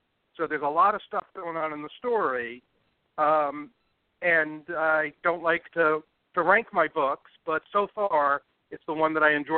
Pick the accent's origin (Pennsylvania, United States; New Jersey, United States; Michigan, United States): New Jersey, United States; East Brunswick; most of it is set in a fictionalized version of my hometown, East Brunswick, New Jersey, which I call East Carlisle in the book.